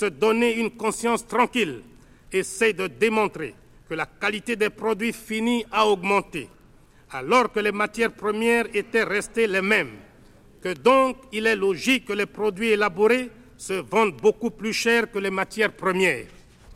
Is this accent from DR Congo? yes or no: yes; DR Congo; Chez nous, en Afrique, et principalement au Zaïre, quand on aide quelqu'un, on doit le faire discrètement.